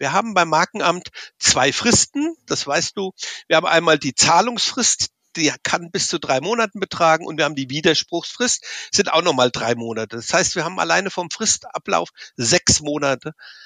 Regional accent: Frankfurt, Hesse, Germany; now in Würzburg, Germany; Also ich bin eigentlich ein Ur-Frankfurter Bub, bin in Frankfurt aufgewachsen, Schule, Abitur, was man halt so da alles so vor Ort macht. Und habe jetzt mein Unternehmen in Würzburg, in Unterfranken, auch nah an Hessen

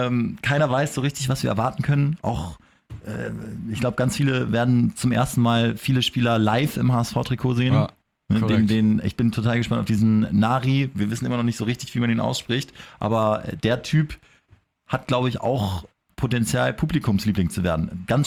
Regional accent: Kiel, Schleswig-Holstein, Germany; ich komme ja ursprünglich aus Kiel

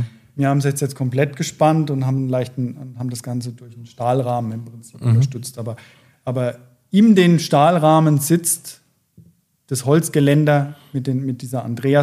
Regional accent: Bad Neustadt, Bavaria, Germany; born there; ich bin jetzt selber gebürtig aus Bad Neustadt

